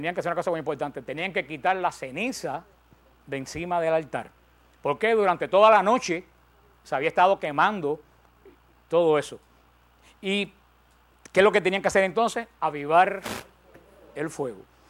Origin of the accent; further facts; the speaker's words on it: Cuba; Yo, como me crié en Cuba, yo vi bastantes fogones de carbón.